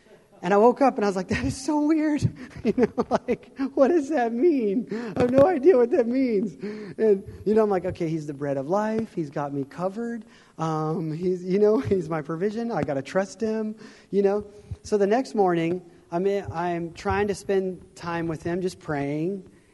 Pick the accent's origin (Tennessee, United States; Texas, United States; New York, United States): Texas, United States; Waco; I was born and raised in Waco, Texas, still there.